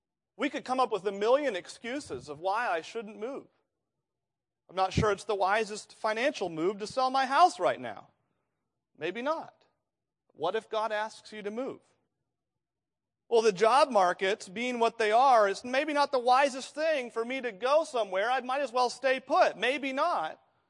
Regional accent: New England, United States; now in Indiana, United States; I was born and raised in New England. I am a New Englander. I love New England. Now, I've lived in Indiana, so I'm a New England Hoosier now.

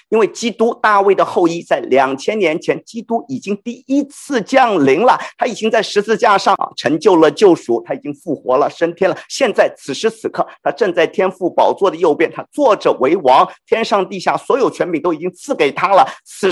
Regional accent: China; 我是中国人，我讲的是中国话，我们本来没有共同语言的

